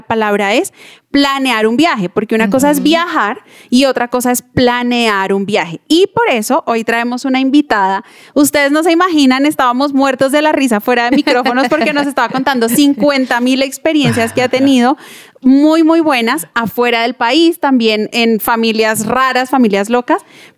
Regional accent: Colombia; nosotros como colombianos tenemos la tendencia a decir y lo que Dios quiera

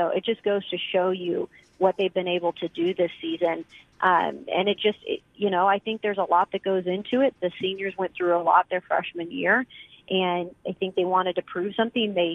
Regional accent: West Coast, United States; you know I'm from the West Coast

